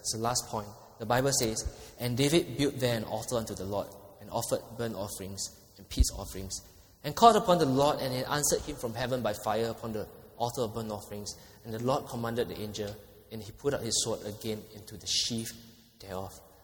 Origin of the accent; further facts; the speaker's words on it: Singapore; we have, as Singaporean Christians, been too pampered.